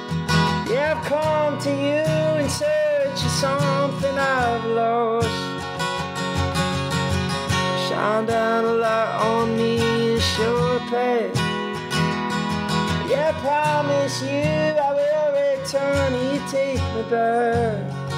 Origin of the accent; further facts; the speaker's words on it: Philadelphia, Pennsylvania, United States; I grew up in Philly. My high school thing was a Panther.